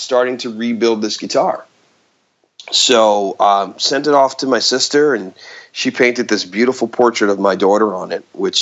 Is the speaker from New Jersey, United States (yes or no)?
yes; New Jersey, United States; I live in central New Jersey. A lot of people in my area say I'm from New York, but I like to rep Jersey.